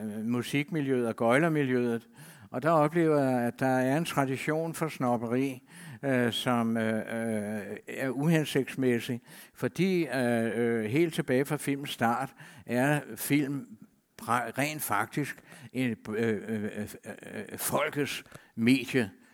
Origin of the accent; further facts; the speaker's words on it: Copenhagen, Capital Region of Denmark, Denmark; filme i Sydhavnen, hvor jeg kommer fra.